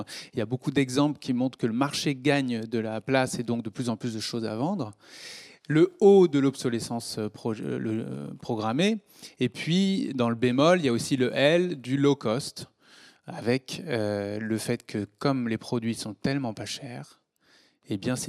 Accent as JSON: {"language": "French", "town": "Cluny", "region": "Bourgogne-Franche-Comté", "country": "France", "tie": "born or raised there", "said": "puisque j'ai grandi à Cluny, moi."}